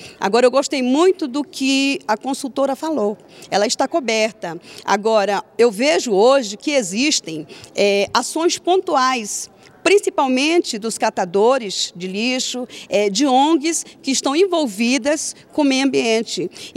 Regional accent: Pará, Brazil; eu conheço o município de Abaitetuba e eu sou paraense.

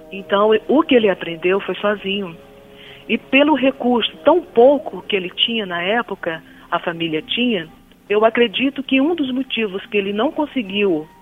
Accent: Goiás, Brazil; É porque que nós somos aqui do interior.

